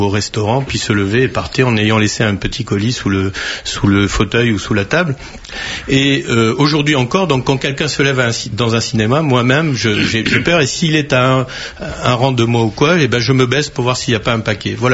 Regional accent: Oran, Oran Province, Algeria; Je suis donc d'Oran, et à Oran, les attentats ont été beaucoup moins, au départ, beaucoup moins importants qu'à Alger

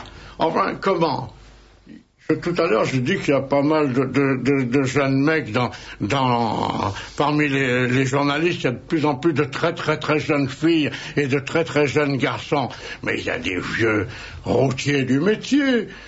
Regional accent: Corsica, France; après avoir travaillé comme une bête, hein, parce que je suis un Corse qui travaille

